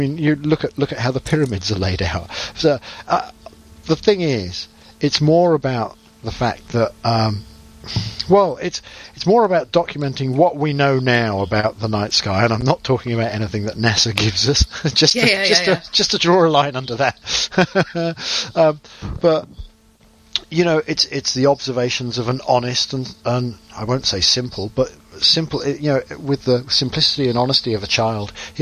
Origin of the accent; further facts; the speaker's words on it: South West England, United Kingdom; because we're both from Cornwall, both Cornish, our own cultural heritage